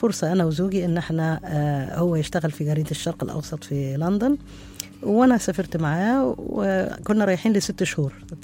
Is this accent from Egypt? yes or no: yes; Egypt; أنا بنت مصر، تعلمت في مصر في الجامعة، جامعة القاهرة،